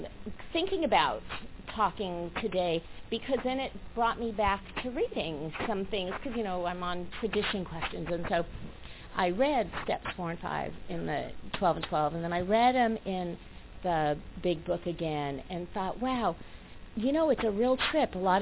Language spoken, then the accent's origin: English; New York, United States; we went to New York and I'm from New York and there's, you know, all these people